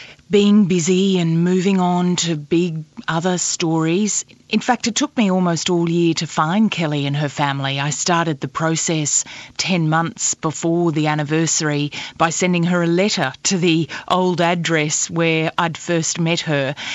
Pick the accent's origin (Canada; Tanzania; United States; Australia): Australia; my great effort for the interview that we had with the Cuban president was saying El Comandante and we are Australian.